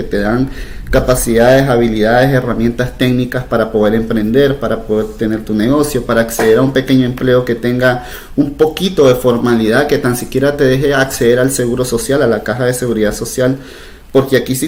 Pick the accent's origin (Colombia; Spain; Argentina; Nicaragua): Nicaragua; born there; Yo nací en Nicaragua, esa es mi tierra, esa es mi patria y voy a seguir luchando hasta que sea libre porque quiero vivir ahí